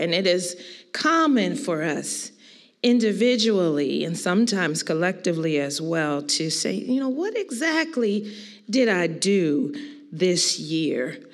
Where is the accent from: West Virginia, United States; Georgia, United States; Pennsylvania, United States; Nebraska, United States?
Pennsylvania, United States; Philadelphia; And in the city where I grew up in Philadelphia, I used to love that on New Year's Eve